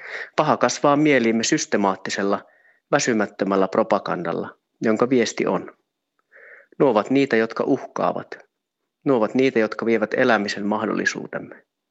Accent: Sweden; now in Finland; Kotimaani Ruotsi on lähtenyt tautia päin toisenlaisella strategialla.

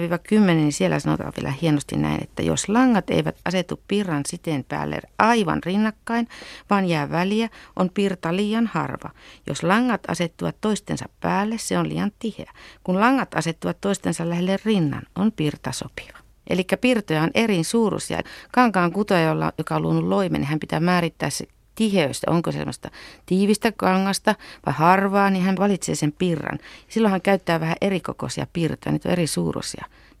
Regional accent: Northern Finland, Finland; Mä oon Pohjois-Suomesta

